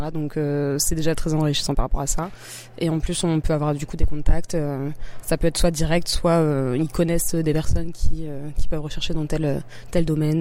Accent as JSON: {"language": "French", "country": "France", "moved": "as an adult", "lives_now": "Toronto, Canada", "said": "je suis française. Je suis arrivée il y a un mois à Toronto avec un visa Working Holiday."}